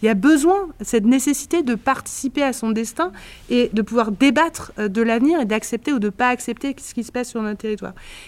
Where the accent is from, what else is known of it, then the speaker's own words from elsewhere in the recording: Pays de la Loire, France; moi je viens de Loire-Atlantique